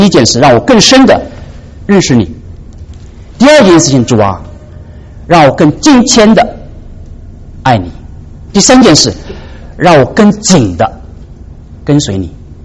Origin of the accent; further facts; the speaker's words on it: China; moved away; 我们在座的弟兄姐妹，在我们家乡从大陆来的时候都知道，中国人有一种迷信心态啊